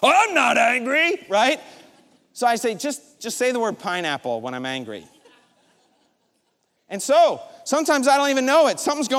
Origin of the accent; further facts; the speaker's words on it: New York, United States; And I'm a New Yorker, and so yellow means floor it, right?